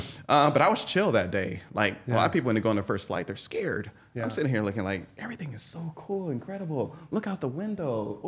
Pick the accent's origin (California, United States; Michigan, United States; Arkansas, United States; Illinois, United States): California, United States; Compton; also born or lived in Inglewood; But I've been growing up in Compton most of my life. You know, I did start in Inglewood on Market Street from when I was born up until like 4 years old. But then we moved to Compton and I was there up until I was 18.